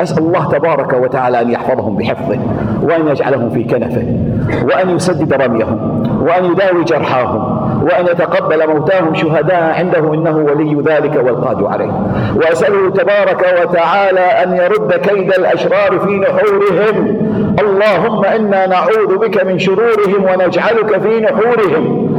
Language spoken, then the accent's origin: Arabic; Kuwait; أن يحفظ بلدنا الكويت